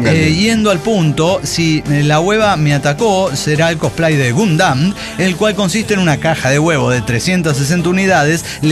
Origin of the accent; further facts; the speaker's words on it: Pucallpa, Ucayali, Peru; Un traje típico de mi ciudad natal.